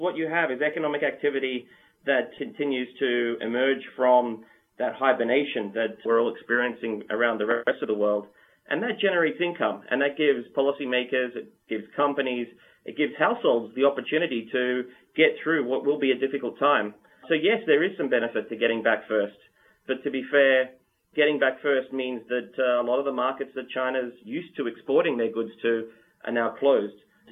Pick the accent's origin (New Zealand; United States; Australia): Australia; so if I, being an Australian, when I look at the Australian economy